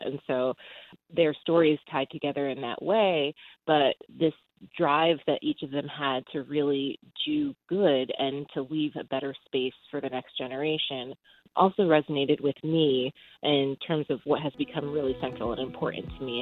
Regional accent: United States; born there; And, you know, I'm Haitian American. I'm born here in America.

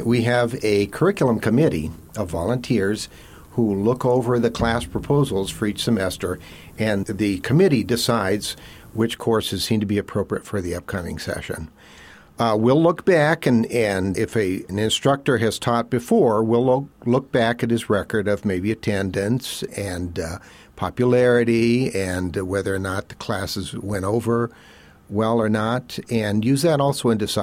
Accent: Brazil; I grew up in Brazil, so I know Portuguese

